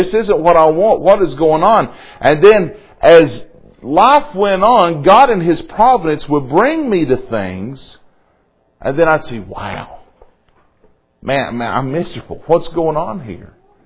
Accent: Somerset, Kentucky, United States; I can remember growing up in Somerset, Kentucky.

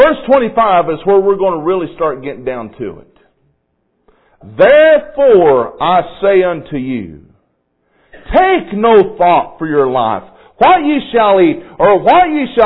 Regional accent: Kentucky, United States; You know, I've kind of mocked my home state this week, and I can do that because I'm from there. But you know, talking about Kentucky basketball

